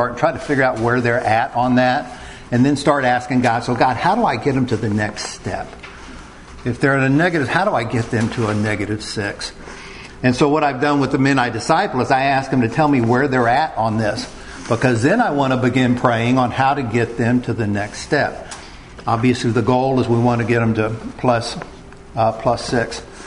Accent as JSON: {"language": "English", "town": "San Antonio", "region": "Texas", "country": "United States", "tie": "born there", "said": "I was born in January 19th, 1955 in San Antonio, Texas."}